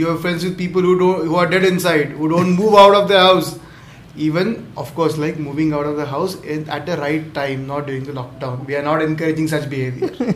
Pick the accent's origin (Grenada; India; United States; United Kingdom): India; One excellent thing about normalcy, being an Indian, is with the normal period, cricket is back.